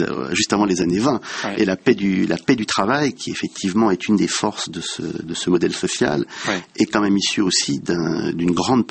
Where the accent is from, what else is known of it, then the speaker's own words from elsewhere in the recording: Switzerland; C'est très pénible d'ailleurs pour les franco-suisses dont je suis